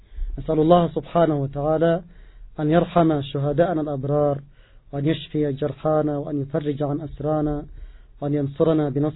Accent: Yemen; نحن كشعب يمني مسلم

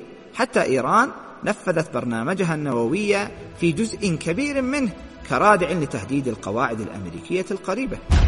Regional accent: Yemen; بلدنا اليمن الحبيب، بلد الإيمان والحكمة.

